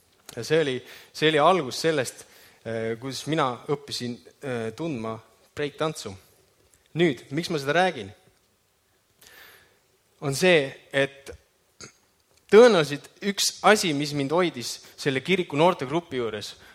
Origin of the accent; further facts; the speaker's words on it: Viljandi, Viljandi County, Estonia; See oli mu kodulinn, seal ma kasvasin ülesse.